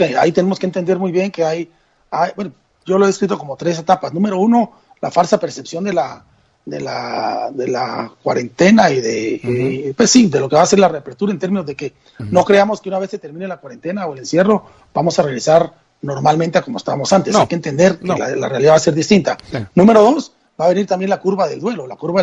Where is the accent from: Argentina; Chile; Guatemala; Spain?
Guatemala; y de una manera muy creativa, como somos los guatemaltecos.